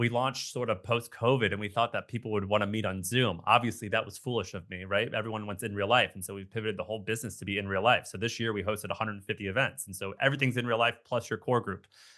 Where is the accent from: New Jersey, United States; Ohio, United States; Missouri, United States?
Missouri, United States; St. Louis; I'm from Hampton Avenue in St. Louis, Missouri. It's a street.